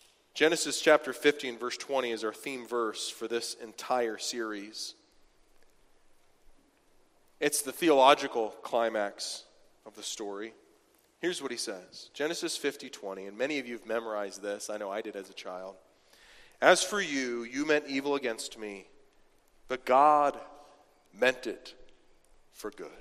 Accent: Ireland; But you don't know me, right? I'm Irish. I'm redheaded. You don't know the background I had.

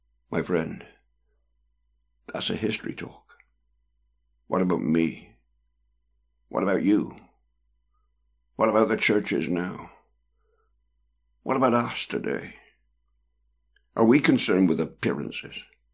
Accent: Bristol, South West England, United Kingdom; now in Bedford, United Kingdom; living at the moment, Bedford. I remember John Bunyan, John Berridge. I come from Kingswood in Bristol.

